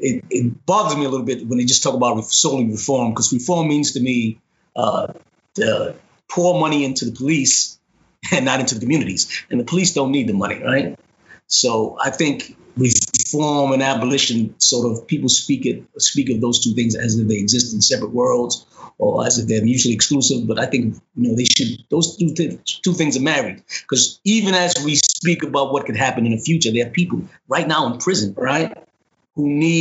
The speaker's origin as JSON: {"language": "English", "town": "Bronx", "region": "New York", "country": "United States", "tie": "born or raised there", "said": "So I grew up in the South Bronx and, you know, like I said, I was jumped around from foster home to foster home"}